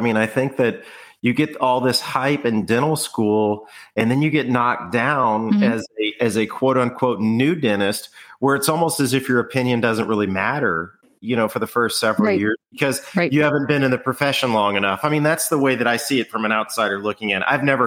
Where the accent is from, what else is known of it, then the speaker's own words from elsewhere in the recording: Texas, United States; I say it because we're both from Texas